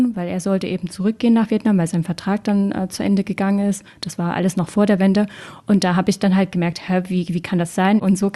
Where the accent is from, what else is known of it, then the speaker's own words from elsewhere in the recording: Germany; born there; Also ich bin im Jahre 88 geboren. Ich bin damals in der DDR geboren. Mein Vater ist ehemaliger Vertragsarbeiter. Meine Mutter ist Deutsche, sie kommt aus Sachsen.